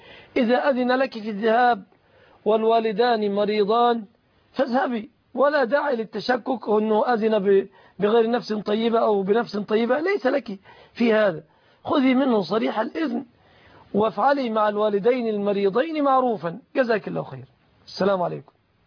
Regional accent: Egypt; في بلادنا مصر

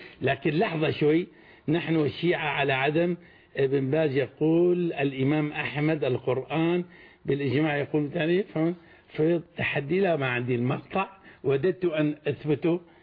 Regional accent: Syria; أنا شامي ابن شامي،

